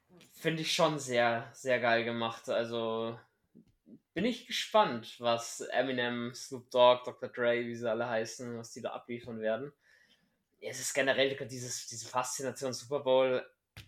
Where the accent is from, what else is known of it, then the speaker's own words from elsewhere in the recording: Munich, Bavaria, Germany; Aber ich freue mich da als Münchner natürlich sehr, weil ich setze mich in die S-Bahn rein und bin in 30 Minuten an der Allianz Arena.